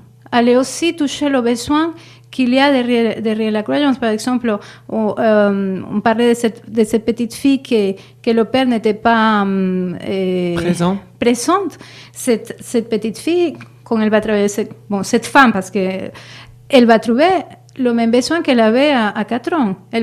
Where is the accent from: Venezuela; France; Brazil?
Venezuela; Je viens du Venezuela.